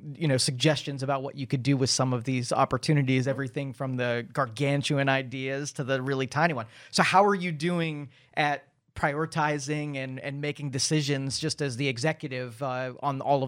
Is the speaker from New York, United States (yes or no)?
no; Girard, Ohio, United States; I grew up in Girard, okay? And so small communities rally behind people